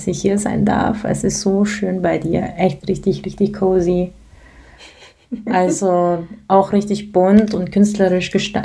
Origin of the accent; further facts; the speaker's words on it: Germany; Und ich sagte, ich komme aus Deutschland, aber ich bin eine von euch.